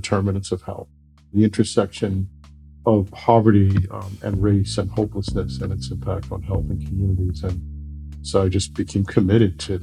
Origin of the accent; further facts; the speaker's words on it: New York City, New York, United States; I grew up in the South Bronx, New York City.